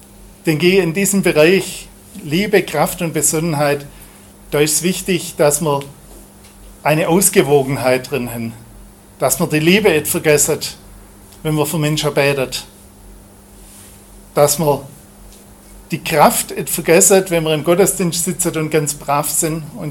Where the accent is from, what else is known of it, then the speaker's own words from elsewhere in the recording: Baden-Württemberg, Germany; accent: Swabian; Also ich schwätze Schwäbisch mit ihm und er spricht mit mir auch Schwäbisch.